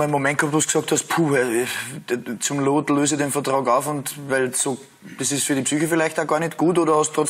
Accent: Upper Austria, Austria; ich bin ja auch Oberösterreicher

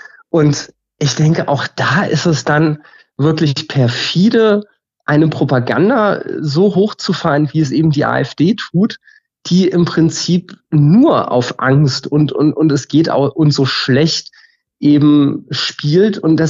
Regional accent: Hesse, Germany; ich bin halt in Hessen aufgewachsen.

